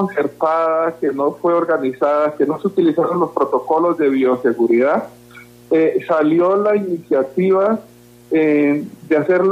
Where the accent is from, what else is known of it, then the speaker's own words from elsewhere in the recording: Chocó, Colombia; born there; Yo nací en un río, en el Chocó, en un río que se llama Bebará. Allá nací en un universo de una familia muy grande. Nosotros fuimos 43 hermanas